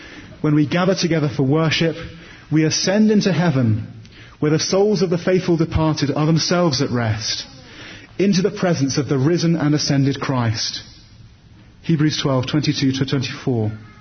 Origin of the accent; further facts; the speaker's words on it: Poole, South West England, United Kingdom; I think of the parish church in my hometown of Poole on the south coast of England.